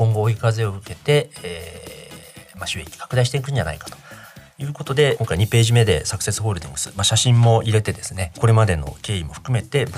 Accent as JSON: {"language": "Japanese", "region": "Hyogo", "country": "Japan", "said": "私、まあ、地元兵庫県ということもあってですね"}